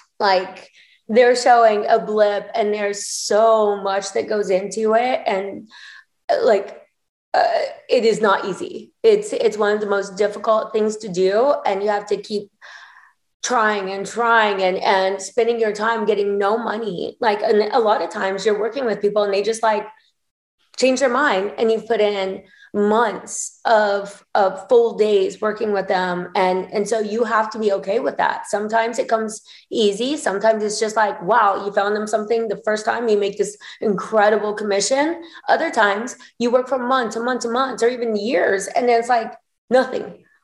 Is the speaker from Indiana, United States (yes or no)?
yes; Indiana, United States; I'm glad I'm from Indiana. I think that there's a different moral compass.